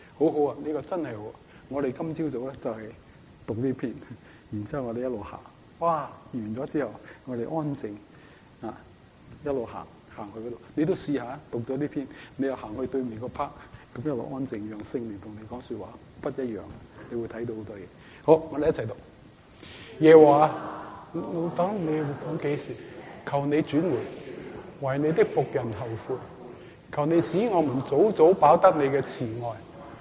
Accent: China; 我中国人好有良心，系咪？

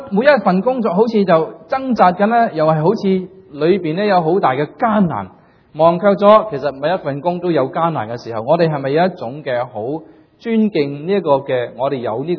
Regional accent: China; born there; moved away; also born or lived in Hong Kong; 我喺大陆出世嘅，所以咧我有个

